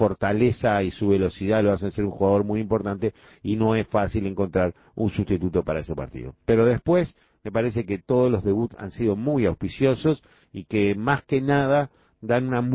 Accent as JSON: {"language": "Spanish", "country": "Uruguay", "said": "sigue siendo la selección uruguaya una prioridad que necesitamos todos los uruguayos que ande bien"}